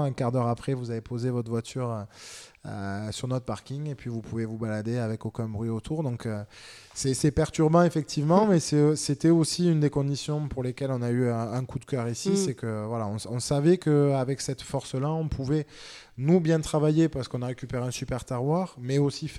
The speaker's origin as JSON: {"language": "French", "town": "Sainte-Foy-la-Grande", "region": "Nouvelle-Aquitaine", "country": "France", "tie": "born or raised there", "said": "Bordeaux a été un choix plus de cœur parce que je suis originaire d'ici et je voulais qu'on s'enracine à nouveau dans ma région natale. Je suis originaire de Sainte-Foy-la-Grande à 1 heure d'ici."}